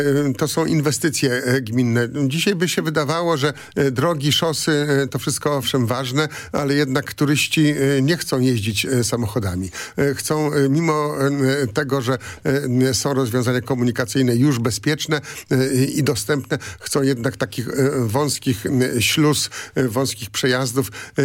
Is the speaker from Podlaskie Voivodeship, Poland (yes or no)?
no; Pomeranian Voivodeship, Poland; Kochają je tak, pewnie tak samo mocno jak i my, może trochę mniej, ale my Kaszubi proponujemy.